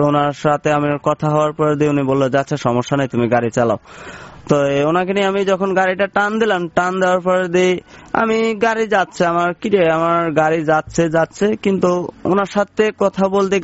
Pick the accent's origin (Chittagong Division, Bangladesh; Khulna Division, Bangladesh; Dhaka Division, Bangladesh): Chittagong Division, Bangladesh; আমি বললাম আমার গ্রামের বাড়ি আবার নোয়াখালী। তখন আমি বললাম যে আমার গ্রামের বাড়ি নোয়াখালীতে